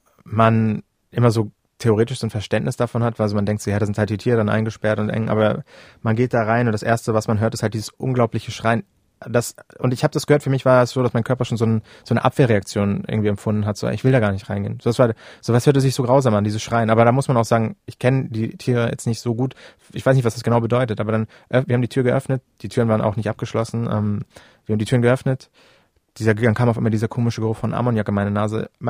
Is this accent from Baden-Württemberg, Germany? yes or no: no; Hamburg, Germany; ich komme aus Hamburg, aus der Stadt und ich weiß alles